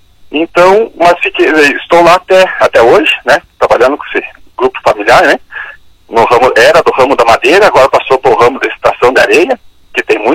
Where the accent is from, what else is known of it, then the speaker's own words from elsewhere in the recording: União da Vitória, Paraná, Brazil; Eu sou natural de Porto União, seu João, mas sempre morei em União da Vitória mesmo, né.